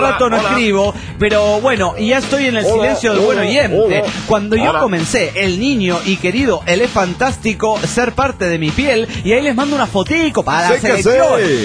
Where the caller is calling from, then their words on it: Mexico; de México.